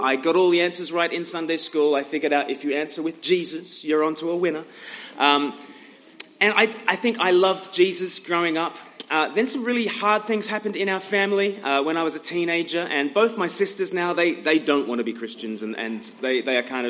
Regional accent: Australia; now in Eastbourne, United Kingdom; Okay, I'm from Australia. I live in England

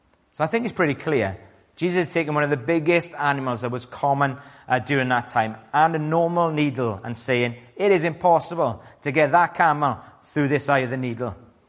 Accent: Wales, United Kingdom; And being Welsh, we're very nosy.

